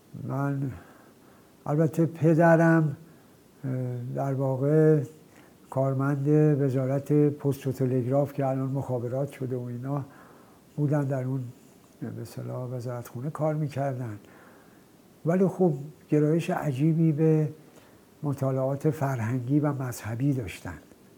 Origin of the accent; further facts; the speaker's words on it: Tehran, Tehran Province, Iran; born there; متولد 1322 و متولد شهر تهران در محله منیریه که به هر حال در اونجا متولد شدم. از نظر خانوادگی میتونم بگم که خانواده من یک خانواده فرهنگی مذهبی بودن